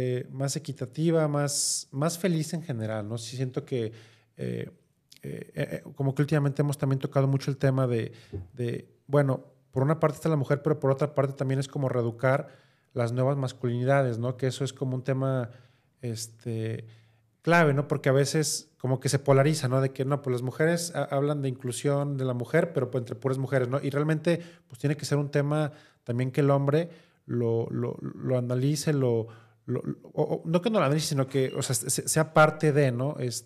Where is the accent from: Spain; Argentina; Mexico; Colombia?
Mexico; Guadalajara, Jalisco; somos tapatíos los dos